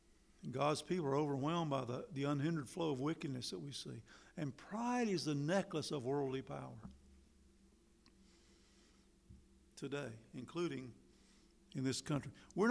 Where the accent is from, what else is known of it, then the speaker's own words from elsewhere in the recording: Tryon, North Carolina, United States; In my hometown, Tryon, there's a railroad track that runs through town.